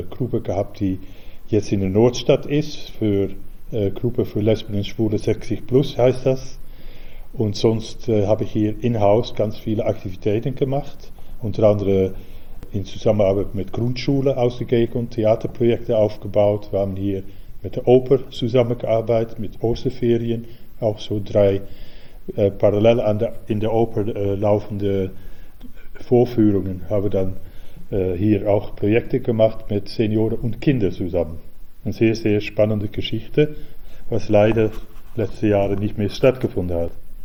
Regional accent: Amsterdam, North Holland, Netherlands; German is a second language; now in Hanover, Germany; Ich komme ursprünglich aus Amsterdam, aus den Niederlanden, und bin 1986 nach Hannover umgezogen.

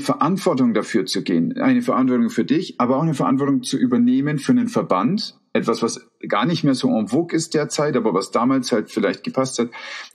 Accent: Bavaria, Germany; Ich bin ein Bayer.

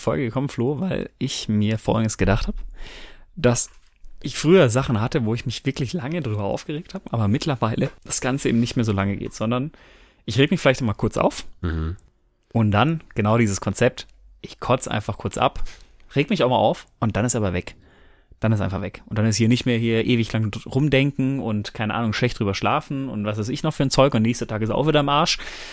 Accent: Bochum, North Rhine-Westphalia, Germany; Ich komme aus dem Bottu, aus Bochum.

